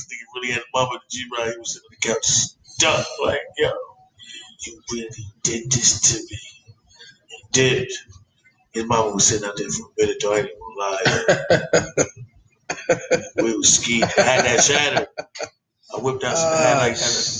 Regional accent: Long Branch, New Jersey, United States; I'm born and raised in Long Branch, yes.

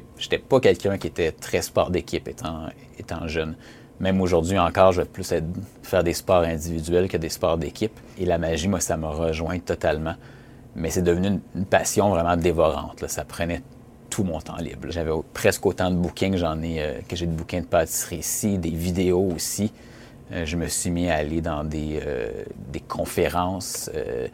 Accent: Laval, Quebec, Canada; Donc, je suis originaire de Laval des Rapides. Donc, mes parents étaient les deux enseignants.

